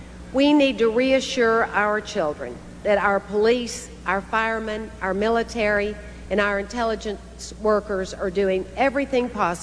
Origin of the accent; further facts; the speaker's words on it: Texas, United States; George and I grew up in West Texas, where the sky seems endless, and so do the possibilities.